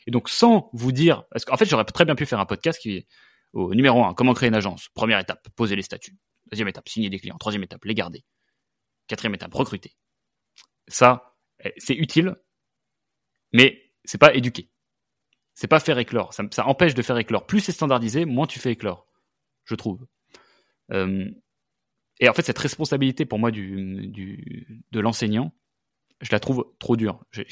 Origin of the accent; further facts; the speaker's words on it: France; accent: French; je parle avec mon accent français qui prononce de l'anglais